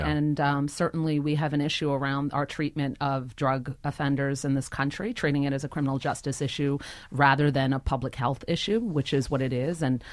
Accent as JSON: {"language": "English", "region": "New York", "country": "United States", "tie": "born or raised there", "said": "I think that growing up in New York, you're impacted by all kinds of peoples and cultures, and so it was sort of natural to be drawn to that."}